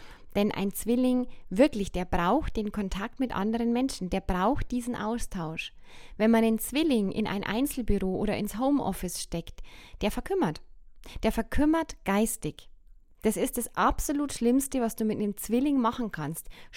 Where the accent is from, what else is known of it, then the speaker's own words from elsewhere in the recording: Bavaria, Germany; So sagt man es bei uns im Bayerischen Wald.